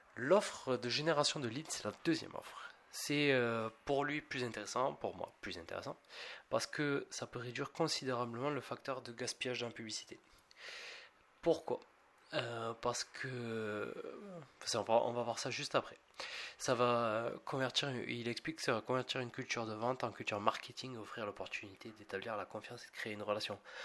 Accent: France; mais nous, on s'en fout de Thanksgiving, on est français.

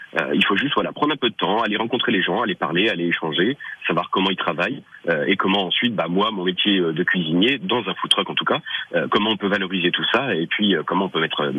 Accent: Bourgogne-Franche-Comté, France; je suis originaire de Bourgogne, un petit village viticole en Bourgogne, où on a un petit bout de terrain où mes parents ont des vignes, et le lieu s'appelle le Tout du Cru.

